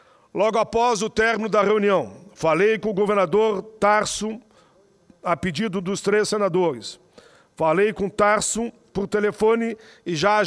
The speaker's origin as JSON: {"language": "Portuguese", "town": "Caxias do Sul", "region": "Rio Grande do Sul", "country": "Brazil", "tie": "born or raised there", "said": "que é de Caxias do Sul, a minha terra natal"}